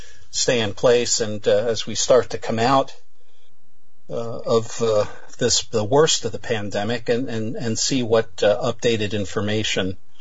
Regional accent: Pennsylvania, United States; It looks like good times are brewing for a beer-loving 93-year-old woman in my home state of Pennsylvania.

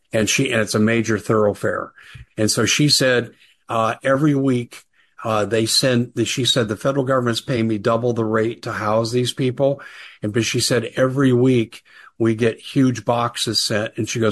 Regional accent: Aurora, Colorado, United States; Well, I'm from Aurora, Colorado. I went to high school there.

